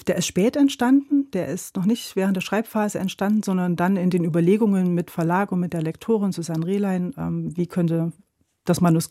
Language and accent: German; Gera, Thuringia, Germany; ich bin ja aufgewachsen in Gera